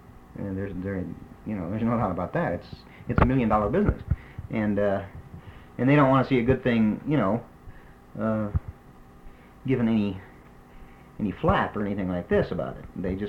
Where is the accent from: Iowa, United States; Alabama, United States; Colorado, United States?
Iowa, United States; Davenport; now in Gallup, United States; No, originally I'm from Davenport, Iowa.